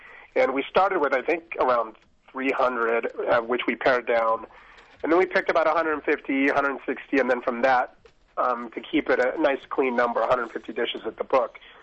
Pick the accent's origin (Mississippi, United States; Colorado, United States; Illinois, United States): Colorado, United States; Denver; now in Boulder, United States; I grew up here in Colorado, so I grew up in Denver, and now I'm living up in Boulder, and I grew up racing bikes back in the 80s.